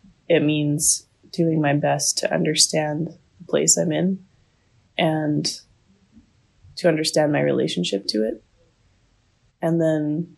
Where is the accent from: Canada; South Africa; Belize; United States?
Canada; I think as a young person, I didn't really identify as Canadian until I went and traveled. And then I realized how much I do belong to my country.